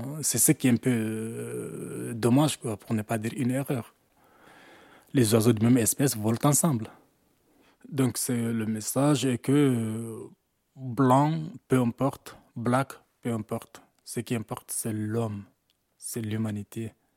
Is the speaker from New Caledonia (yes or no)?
no; Guinea; now in Belgium; Donc, j'ai quitté la Guinée le 27 octobre 2012. Bon, en venant en Belgique